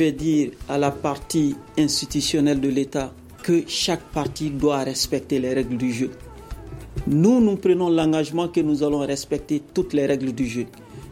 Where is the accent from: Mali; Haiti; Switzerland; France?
Mali; Je suis Malien